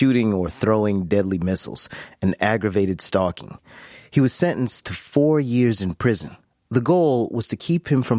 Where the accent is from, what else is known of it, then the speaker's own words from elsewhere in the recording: Jacksonville, Florida, United States; I grew up in Jacksonville and was living there back in 2006 when all this went down